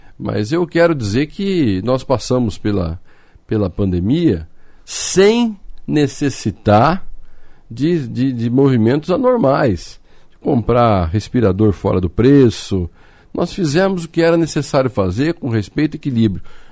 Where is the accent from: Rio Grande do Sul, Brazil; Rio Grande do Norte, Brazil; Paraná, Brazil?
Paraná, Brazil; Apucarana; eu sou do interior, né, Roberto? Sou lá de Apucarana. Eu fui prefeito de Apucarana